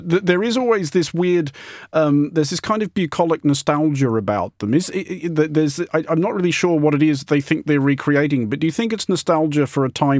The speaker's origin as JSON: {"language": "English", "country": "Australia", "tie": "born or raised there", "said": "I mean, I grew up in Australia where you are much more inclined to know who your neighbours are"}